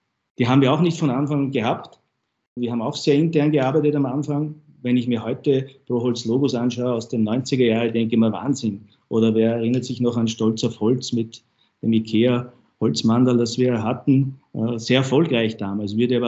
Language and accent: German; Austria; Es ist immer schwer, als Österreicher einem Deutschen einen Rat zu erteilen.